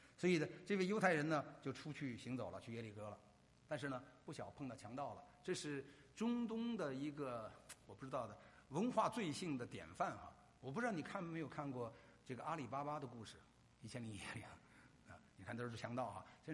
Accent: Hong Kong; 他是从大陆来，我是香港的

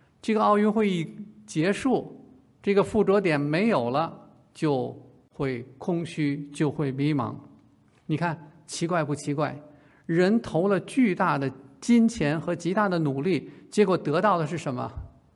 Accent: Beijing, China; 北京是我的老家

